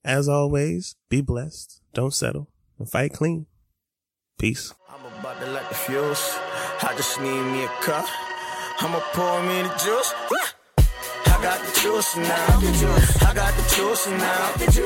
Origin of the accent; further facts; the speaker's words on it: Atlanta, Georgia, United States; I grew up in Atlanta and Coke is the shit.